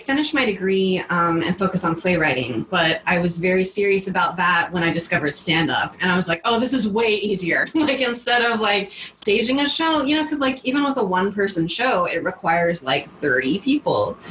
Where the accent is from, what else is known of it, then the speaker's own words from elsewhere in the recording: Arkansas, United States; now in Chicago, United States; I started in, I'm from Arkansas.